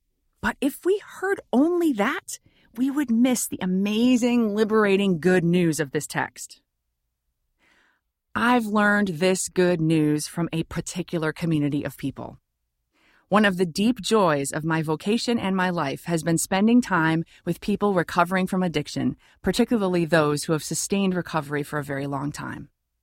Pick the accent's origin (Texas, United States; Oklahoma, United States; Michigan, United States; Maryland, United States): Michigan, United States; I remember growing up in Michigan, we had rhubarb plants growing along the side of the house.